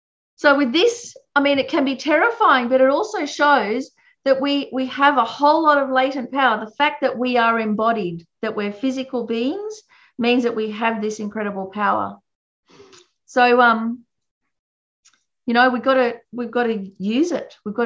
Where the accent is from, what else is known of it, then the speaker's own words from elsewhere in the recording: Australia; it's not just me overseas, it's me as an Australian overseas. So what I do is what people are going to think Australians are like